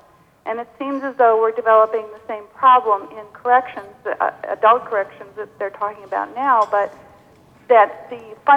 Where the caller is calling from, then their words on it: Minneapolis, Minnesota, United States; Hi, I'm calling from Minneapolis.